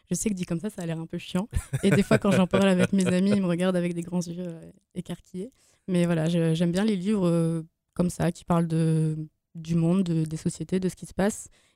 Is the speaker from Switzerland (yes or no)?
no; Nancy, Grand Est, France; j'ai grandi à Nancy, enfin à l'Aksou pour être plus précise.